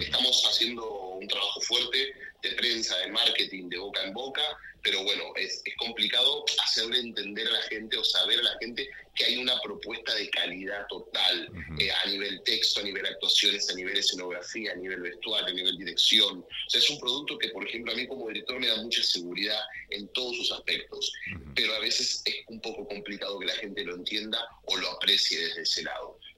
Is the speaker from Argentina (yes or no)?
yes; Argentina; moved away as an adult; now in United States; soy de Argentina. Estoy hace 12 años en los Estados Unidos y me dedico full a dirigir teatro.